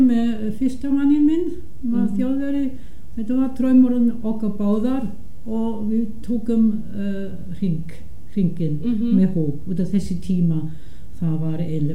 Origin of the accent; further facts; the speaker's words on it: Stuttgart, Baden-Württemberg, Germany; Icelandic is a second language; now in Iceland; Já, ég ólst upp í Stuttgart, Suður Þýskalandi, svona stærri borg, halva miljón íbúa.